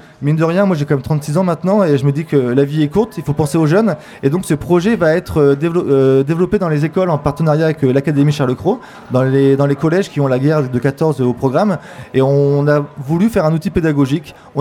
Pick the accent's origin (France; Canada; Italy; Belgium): France; Hauts-de-France; enfin moi je viens du Chemin des Dames, j'habite là-bas.